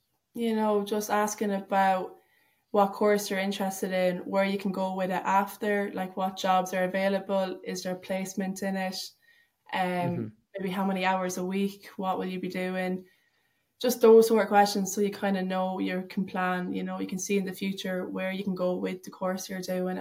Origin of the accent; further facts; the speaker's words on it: Leinster, Ireland; No, so I'm actually from County Longford. So I travel up.